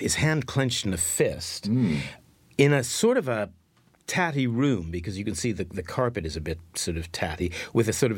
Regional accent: Winnipeg, Manitoba, Canada; I was from Winnipeg, and I was living in London.

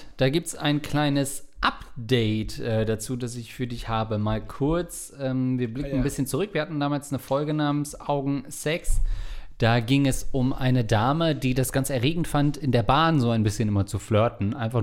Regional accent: East Germany, Germany; Naja, bei uns in Ostdeutschland gab es bestimmt keinen Koriander.

